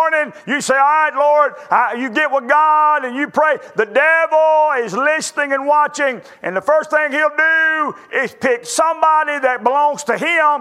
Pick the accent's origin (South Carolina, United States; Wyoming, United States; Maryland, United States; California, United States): South Carolina, United States; Lander; I said, I'm a pastor from Lander, South Carolina.